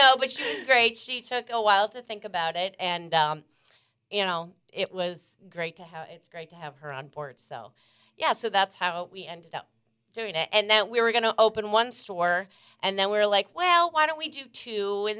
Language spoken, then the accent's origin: English; Wisconsin, United States; moved away as an adult; also born or lived in Pennsylvania; So, I grew up in Wisconsin. I moved to Pennsylvania when I was 22. Lived there for a little over 30 years.